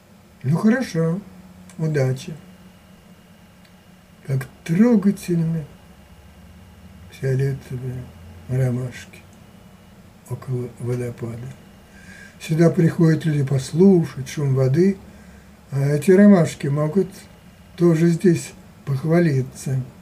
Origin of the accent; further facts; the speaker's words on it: Moscow, Russia; Нет, я москвич.